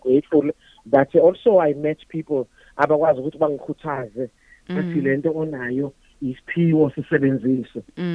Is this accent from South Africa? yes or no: yes; Hammarsdale, KwaZulu-Natal, South Africa; Okay, I was born and raised in Hammersdale.